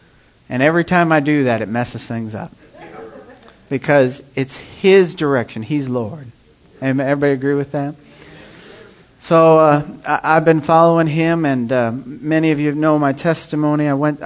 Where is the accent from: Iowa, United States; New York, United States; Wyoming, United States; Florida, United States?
Iowa, United States; Marshalltown; And like you said, we're from Marshalltown, Iowa, a Great Commission Church.